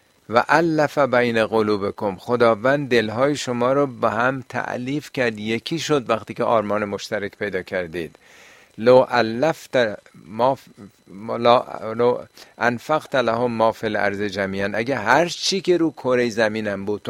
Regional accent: Iran; اصلا دوست داشتن کسی نفهمی که ما ایرانی هستیم فارسی حرف میزنیم

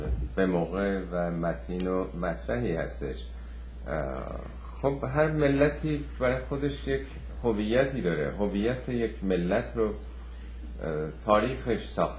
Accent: Iran; در واقع ما هم ایرانی هستیم

